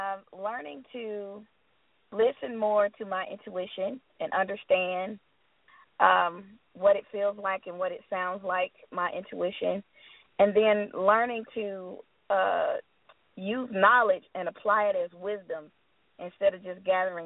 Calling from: Tucker, Georgia, United States; I'm calling from Tucker, Georgia.

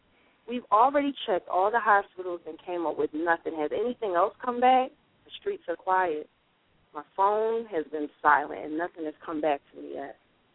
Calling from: Philadelphia, Pennsylvania, United States; Currently, I'm in Philadelphia, Pennsylvania.

